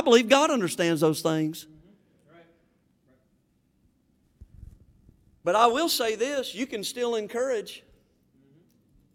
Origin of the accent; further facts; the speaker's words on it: Florida, United States; accent: southern; and I came in with my southern accent from the panhandle of Florida.